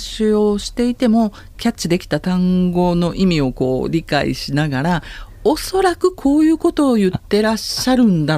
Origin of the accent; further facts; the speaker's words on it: Hyogo, Japan; ちなみに有馬温泉があるのは兵庫県ですね。 あ、そうですね、 はい、あの、はい、私の出身県でございます。